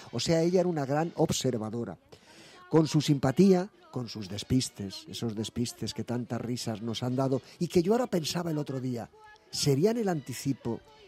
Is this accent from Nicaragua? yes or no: no; Spain; Yo me siento español y el francés se siente francés, ¿no?